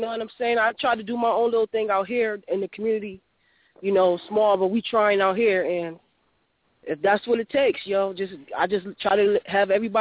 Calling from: Syracuse, New York, United States; I'm calling from Syracuse, New York.

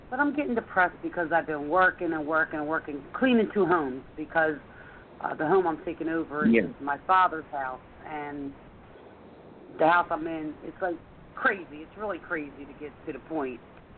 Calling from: Philadelphia, Pennsylvania, United States; from Philadelphia

